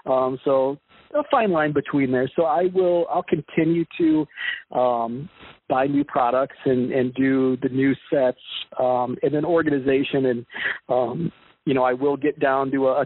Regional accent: Illinois, United States; I made a big bulk trade with a guy who was actually near my hometown in Illinois

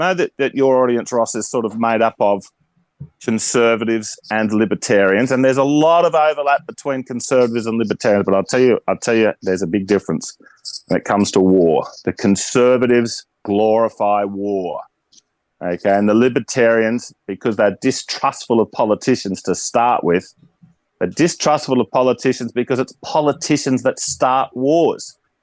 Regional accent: Tamworth, New South Wales, Australia; also born or lived in Mount Gambier, Australia; Okay, well, I do think of myself as a Tamworth boy. I was actually born in South Australia, in Mount Gambier. We moved to Tamworth when we were three.

